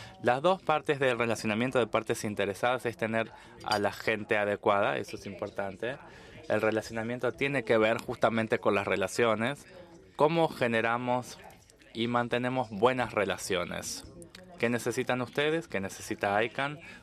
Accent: Costa Rica; de Costa Rica.

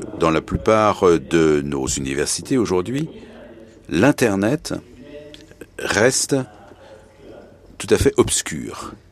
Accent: Nigeria; je suis du Nigeria

